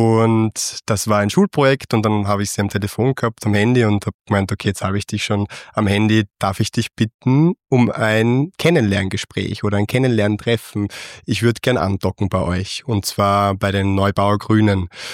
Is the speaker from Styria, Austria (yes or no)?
yes; Styria, Austria; now in Vienna, Austria; Ich bin ursprünglich Steirer und habe da irgendwie mein Interesse für die Politik und für die Vertretungsarbeit entwickelt.